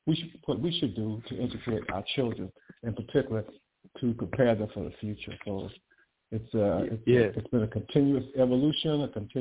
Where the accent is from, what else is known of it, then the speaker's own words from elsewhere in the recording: California, United States; I am from California, the West Coast, to the San Francisco Bay Area.